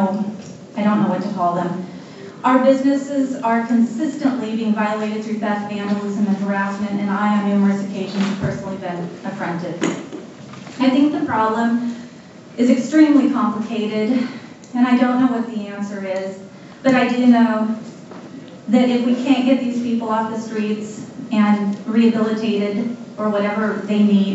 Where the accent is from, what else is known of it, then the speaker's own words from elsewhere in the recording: Eureka, California, United States; I live and work in Eureka, which is my hometown.